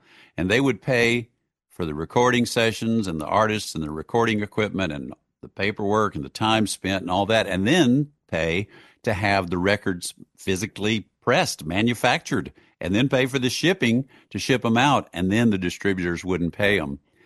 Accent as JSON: {"language": "English", "town": "Hattiesburg", "region": "Mississippi", "country": "United States", "tie": "born or raised there", "said": "And so I was born and raised in Hattiesburg."}